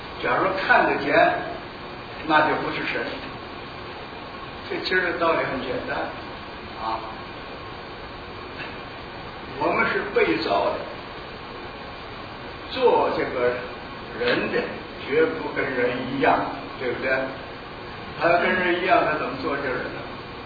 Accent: China; 我们从中国来的，我们是受着无神论的教育。我过去也是受这个教育

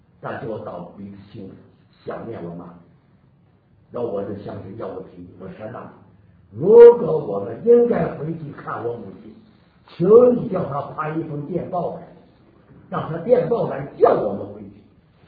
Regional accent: Northeast China, China; now in Beijing, China; 1948年，我的家乡是东北，我们家里所有的人都搬到北京来了

